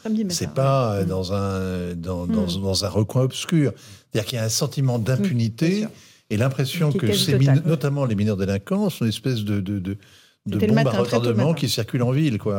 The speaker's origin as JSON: {"language": "French", "town": "Nantes", "region": "Pays de la Loire", "country": "France", "said": "Moi, je suis nantais, donc ça me touche un peu."}